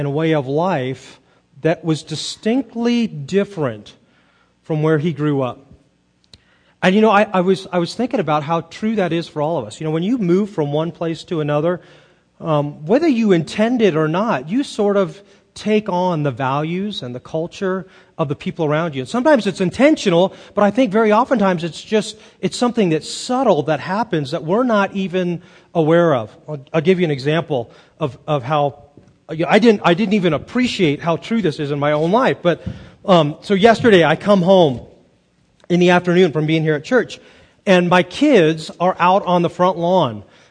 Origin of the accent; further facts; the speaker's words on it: California, United States; it was so different than my own experience growing up in suburban California.